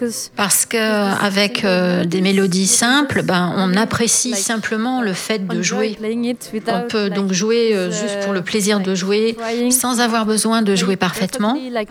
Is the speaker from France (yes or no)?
yes; France; now in Brussels, Belgium; je suis française, mais maintenant j'habite en Belgique, à Bruxelles, depuis 6 ans.